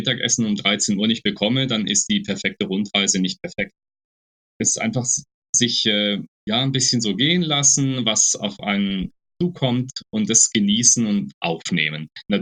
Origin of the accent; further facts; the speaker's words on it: Baden-Württemberg, Germany; born there; ich als gebürtiger Schwarzwälder, ich mag die Berge auch ein bisschen